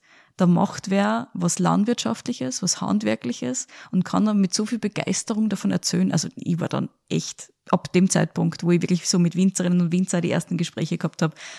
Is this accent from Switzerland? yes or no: no; Upper Austria, Austria; Ich komme ja aus Oberösterreich, dem Land des Biers und des Mosts, also bis zu einem gewissen Grad.